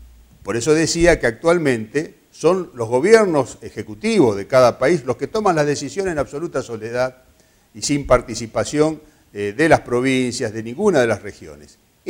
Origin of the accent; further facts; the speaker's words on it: Puerto Iguazú, Misiones, Argentina; Soy un hombre de Iguazú y sufrimos permanentemente las trabas, la burocracia, los problemas que afectan la actividad económica